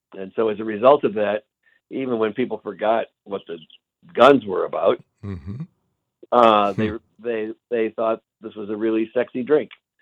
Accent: Aurora, Illinois, United States; because I grew up in Aurora, Illinois. It's a suburb of Chicago.

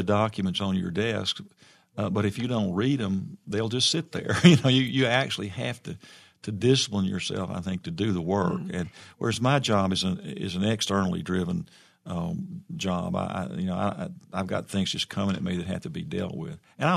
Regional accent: Arkansas, United States; Oh, I'm born and raised in Arkansas. I get mad at the state about half the time and the way we do, but it's my home, and I would never leave here, I don't think.

